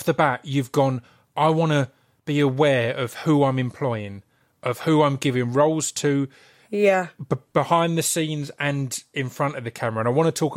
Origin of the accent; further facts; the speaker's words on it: Blackburn, North West England, United Kingdom; I'm from Blackburn. I want to represent that.